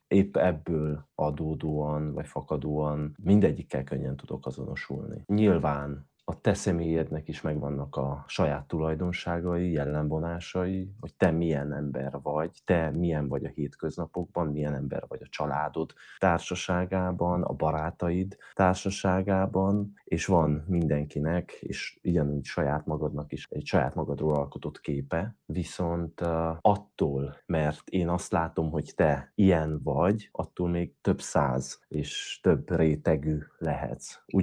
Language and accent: Hungarian; Transylvania, Romania; valószínű, hogy az, hogy én Erdélyből jövök